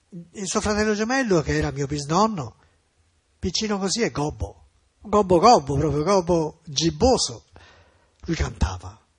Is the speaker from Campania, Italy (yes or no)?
no; Florence, Tuscany, Italy; io fiorentino però